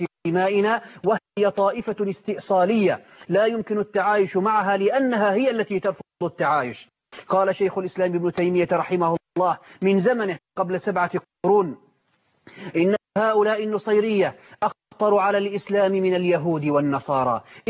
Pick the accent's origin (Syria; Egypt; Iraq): Syria